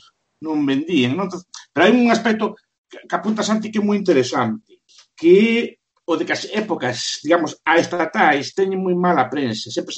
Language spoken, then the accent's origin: Galician; Galicia, Spain; Nos que somos galegos sabemos que hai 100 anos casi que non se conocen os reis de Galicia